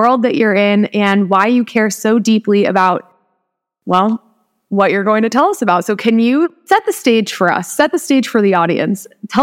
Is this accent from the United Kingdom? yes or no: no; Northeast, United States; I'm from the East Coast, and, you know, coyotes are just a very regular, the Northeast, I'll say that.